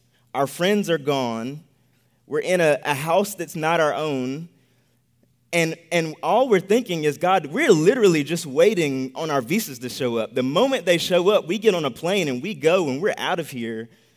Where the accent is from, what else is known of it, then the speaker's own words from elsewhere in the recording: Gaffney, South Carolina, United States; now in China?; We are from Gaffney, South Carolina, moving from a county of 13,000 people to a city of 12 million people.